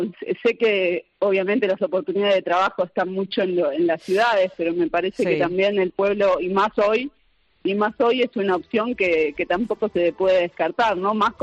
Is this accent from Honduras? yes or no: no; Argentina; Somos los argentinos los que nos vamos para allí.